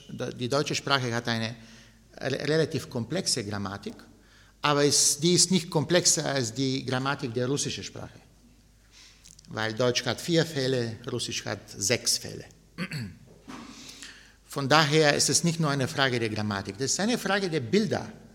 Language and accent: German; Bulgaria; German is a second language; was mich geprägt hat als Kind in meiner Heimat in Bulgarien. Ich komme auch aus Bulgarien.